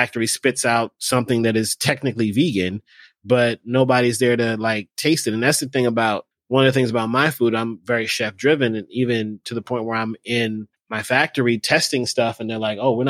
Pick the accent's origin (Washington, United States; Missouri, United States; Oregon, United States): Washington, United States; Tacoma; born there; I was born in Tacoma, shit.